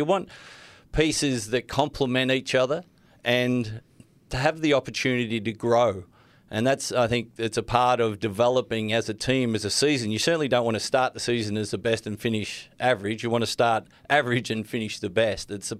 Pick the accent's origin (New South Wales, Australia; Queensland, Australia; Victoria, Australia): Victoria, Australia; I grew up in Victoria